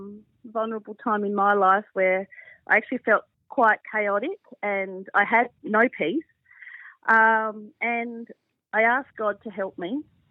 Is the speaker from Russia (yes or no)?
no; South Australia, Australia; moved away as an adult; now in Tasmania, Australia; I'm actually from South Australia, and I watched a video at a youth rally, and it was advertising this thing called the Pinnacle of Terror for ADRA, as you mentioned. And so I applied for it when I was 18, and I got the job. So I moved interstate to Tasmania